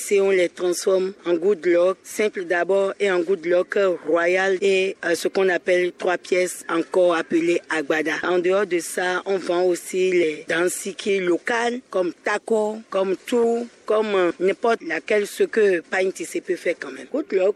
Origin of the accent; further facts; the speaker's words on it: Parakou, Borgou, Benin; mais c'est plus la première fois que moi je viens. Je viens de Parakou.